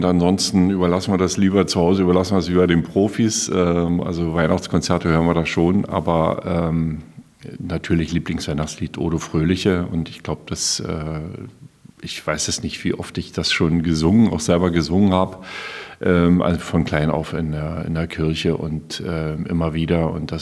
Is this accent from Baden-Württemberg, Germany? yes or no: no; Brandenburg, Germany; deswegen stehen wir als Brandenburger auch ganz klar dafür, dass das Geld bei uns in Schwerpunktbereichen eingesetzt wird